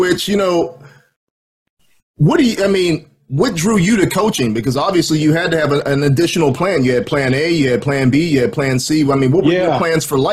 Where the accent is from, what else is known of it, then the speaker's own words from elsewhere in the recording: Pittsburgh, Pennsylvania, United States; He's a Pittsburgh guy, and I grew up in Pittsburgh, so he's a legend in Pittsburgh.